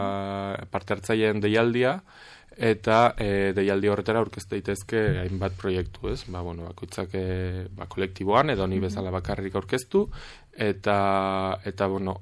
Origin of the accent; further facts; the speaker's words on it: Pamplona, Navarre, Spain; Ni Txantreakoa naiz